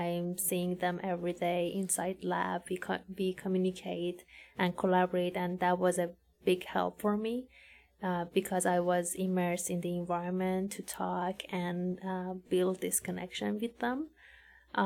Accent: Iran; now in Canada; And I'm originally from Iran. I'm the oldest daughter in a small, tight-knit family with just having one younger sister.

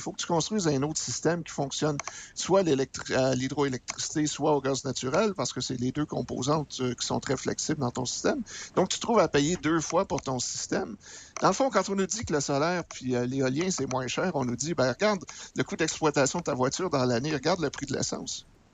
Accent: Quebec, Canada; Ça nous définit en tant que Québécois.

